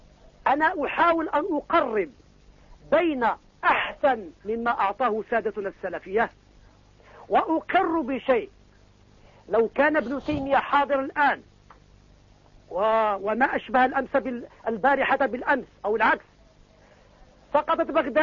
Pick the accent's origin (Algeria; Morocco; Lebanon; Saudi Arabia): Morocco; Casablanca, Casablanca-Settat; لا أنا بيضاوي المولد والمنشأ، ولكن الأصل من صحراء ورزازات.